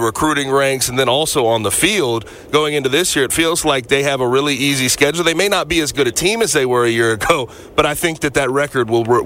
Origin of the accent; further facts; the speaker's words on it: Missouri, United States; Now, I want to talk about my home state program, the Missouri Tigers.